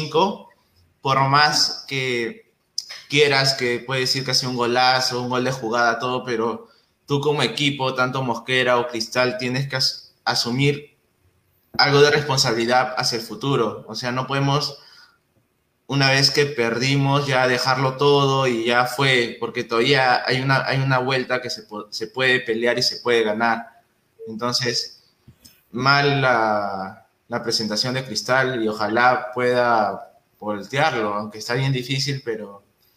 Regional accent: Peru; en verdad era el apoyo de todos nosotros, como tanto como peruanos, más allá de una camiseta.

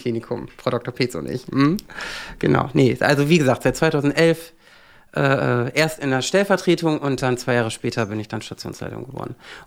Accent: Oldenburg, Lower Saxony, Germany; Na, ich bin kein Osnabrücker, ich bin waschechter Oldenburger. Ich bin in Oldenburg geboren

